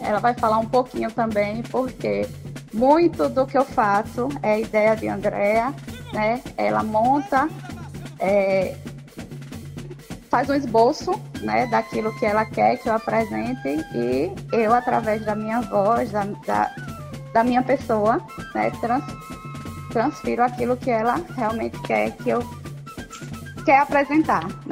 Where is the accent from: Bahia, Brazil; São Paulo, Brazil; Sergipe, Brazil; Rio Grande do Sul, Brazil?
Sergipe, Brazil; Propriá; Eu sou de Propriá. Eu amo também a minha cidade.